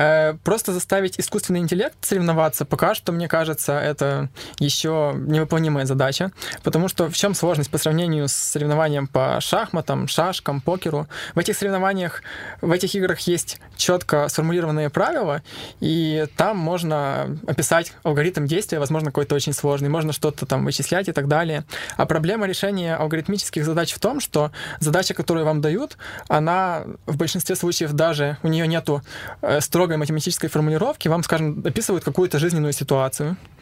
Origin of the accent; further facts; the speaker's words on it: Lviv Oblast, Ukraine; moved away as an adult; я сам из Западной Украины, из Львовской области. И диплом бакалавра я получил там, а в магистратуру поступил сюда, в университет.